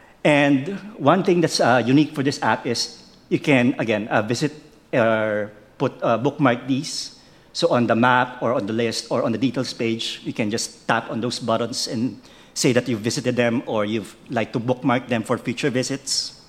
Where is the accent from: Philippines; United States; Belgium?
Philippines; and I'm from the Philippines